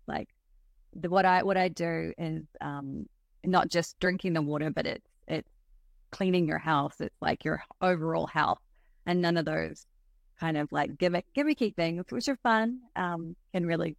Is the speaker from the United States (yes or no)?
no; New Zealand; And being a Kiwi, we are very passionate about some swear words occasionally